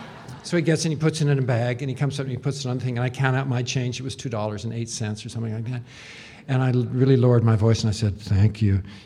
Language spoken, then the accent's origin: English; Wyoming, United States; But anyway, I was born and raised in Wyoming.